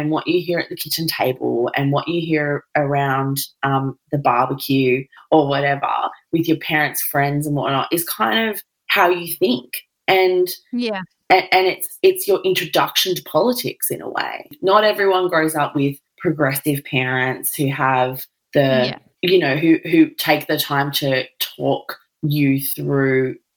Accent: Queensland, Australia; So not to slam our Perth listeners, I'm from Queensland, country Queensland, like I get it

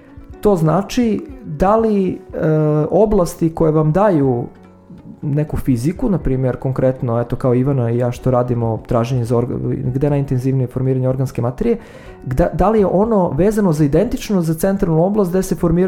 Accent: Serbia; za sve nas koji potičemo iz Srbije

